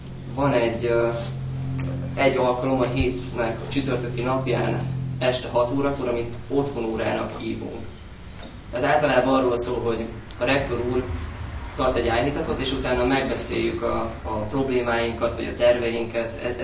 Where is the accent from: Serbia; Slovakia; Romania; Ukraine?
Romania; Satu Mare County; now in Hungary; Én is Párciumból származom, Szatmár mellől, egy avas, felső falu, kis mesebeli kis helyről. 91-ben jöttünk át a családommal